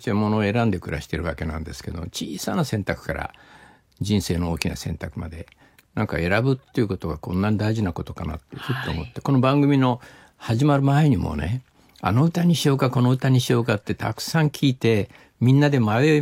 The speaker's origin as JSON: {"language": "Japanese", "region": "Kyushu", "country": "Japan", "said": "私は九州の出身なんですけども、"}